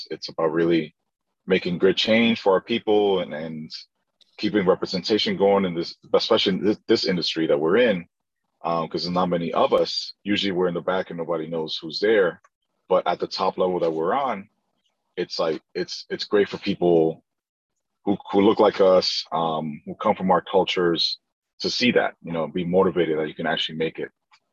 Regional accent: New York City, New York, United States; now in Oakland, United States; born and raised in New York City, Washington Heights.

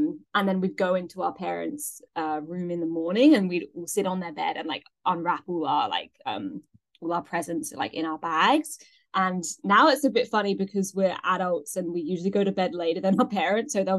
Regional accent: England, United Kingdom; when I grew up in England, we didn't really do Rocky Road.

